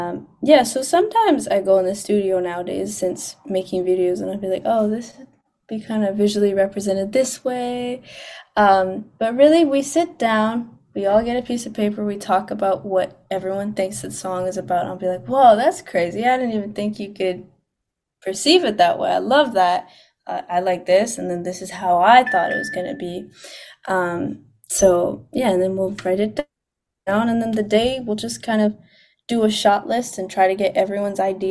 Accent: Whistler, British Columbia, Canada; I'm like from Whistler, Vancouver

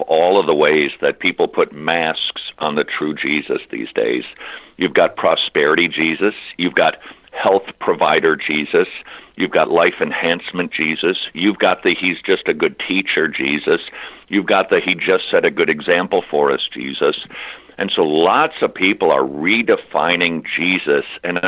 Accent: Minnesota, United States; You mentioned the Midwest. I come from Minnesota, the land of 10,000 Lutheran churches, and that's just in Minneapolis.

